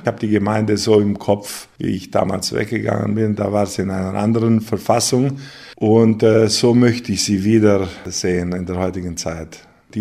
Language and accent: German; Sackelhausen, Timiș County, Romania; Ich bin 1957 in Temeswal geboren, aufgewachsen in Sackelhausen in der rumänischen Straße und habe meine Kindheit dort verbracht